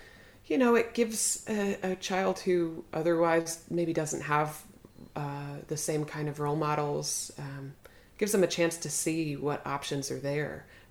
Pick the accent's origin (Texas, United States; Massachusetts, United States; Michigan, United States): Massachusetts, United States; Boston; also born or lived in Pittsburgh; I grew up in Boston and I lived in Pittsburgh for 15 years. And here I am in rural West Virginia and this is home.